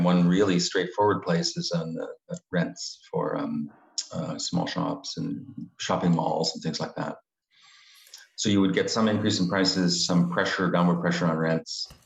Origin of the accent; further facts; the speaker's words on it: Canada; I'm from Canada.